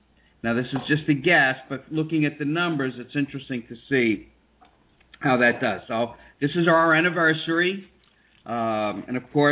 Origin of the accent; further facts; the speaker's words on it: New York, United States; I'm from New York, had been up in the Trade Towers